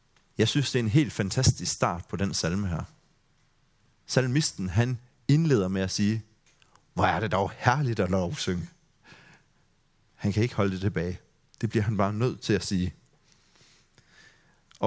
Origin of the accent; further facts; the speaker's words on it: Grindsted, Region of Southern Denmark, Denmark; så var jeg med til at stå for et lovsangsarrangement hjemme i Grindsted, hvor jeg kom fra.